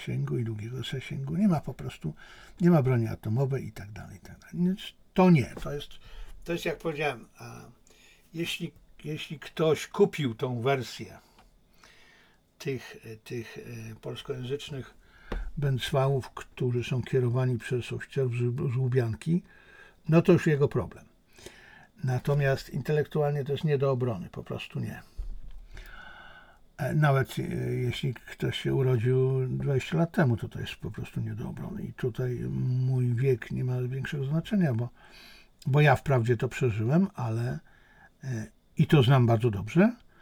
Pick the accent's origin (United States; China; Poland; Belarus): China; Ponieważ też jestem Chińczykiem i też rozumiem ich sposób myślenia.